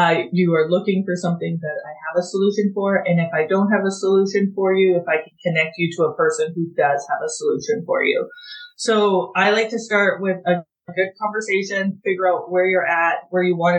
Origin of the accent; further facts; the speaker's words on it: Canada; accent: Canadian; I am in Alberta, Canada. If you can't tell, we're Canadian accents a little different.